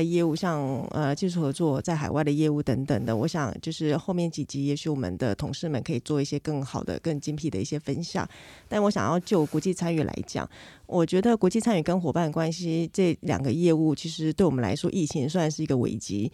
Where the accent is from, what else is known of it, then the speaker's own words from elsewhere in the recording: Taiwan; 我们台湾人，我们是一个已开发的国家，我们以我们生长在台湾为骄傲